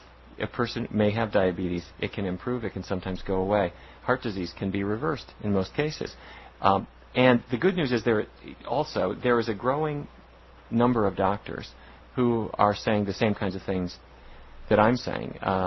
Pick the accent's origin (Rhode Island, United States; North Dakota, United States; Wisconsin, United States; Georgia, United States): North Dakota, United States; Fargo; I grew up in Fargo, North Dakota. I come from a cattle ranching family.